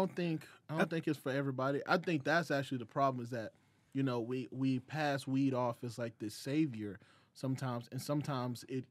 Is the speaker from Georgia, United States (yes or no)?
yes; Atlanta, Georgia, United States; now in California, United States; Especially, you know, we're in California. I'm from Atlanta.